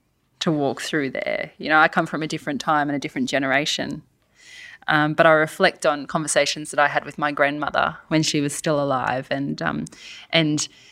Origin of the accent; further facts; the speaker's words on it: Sydney, New South Wales, Australia; moved away; No, I've been in Carra for 7 years. So I was born in Sydney. So I'm a Sydney girl, and I've been in the country now for 7 years.